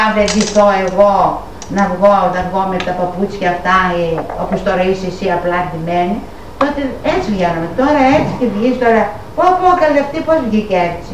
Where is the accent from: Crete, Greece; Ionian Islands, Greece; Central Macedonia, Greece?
Central Macedonia, Greece; Thessaloniki; Γιατί εγώ είμαι από τη Θεσσαλονίκη.